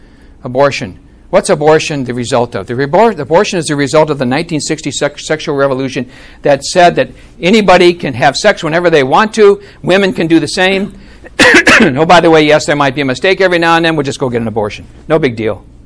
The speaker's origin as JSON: {"language": "English", "region": "Wisconsin", "country": "United States", "tie": "born or raised there", "said": "When I grew up in Wisconsin, it was the Gunderson Lutheran Hospital."}